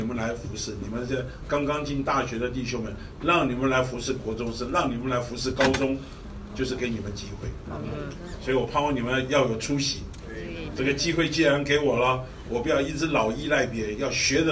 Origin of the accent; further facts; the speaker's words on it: Beitou, Taipei, Taiwan; 我自己从小在北投长大的时候，就看到别人呢